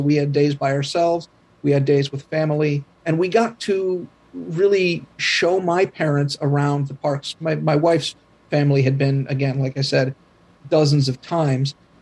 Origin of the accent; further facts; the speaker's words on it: East Coast, United States; I grew up on the East Coast.